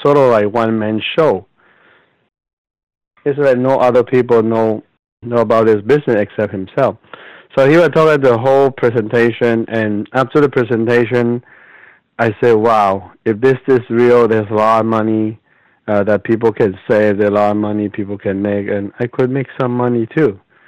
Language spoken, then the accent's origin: English; Panama; now in United States; Oh, I grew up in Panama.